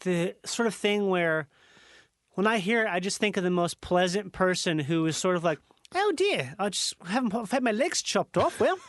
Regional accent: Chicago, Illinois, United States; Hey, I'm from Chicago.

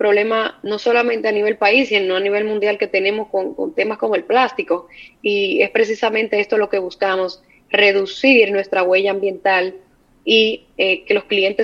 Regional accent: Dominican Republic; hay como dominicanos al fin una desconfianza en todo

